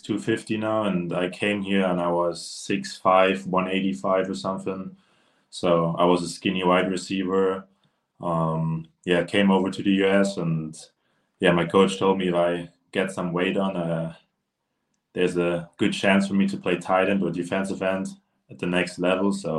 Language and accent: English; Germany; English is a second language; I played for my hometown team in Germany. It's more like a hobby over here.